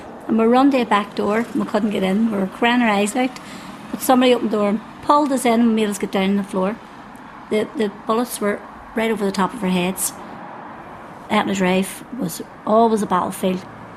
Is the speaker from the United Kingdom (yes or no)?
yes; Belfast, Northern Ireland, United Kingdom; I was born in 69. Born and bred in Ardoyne.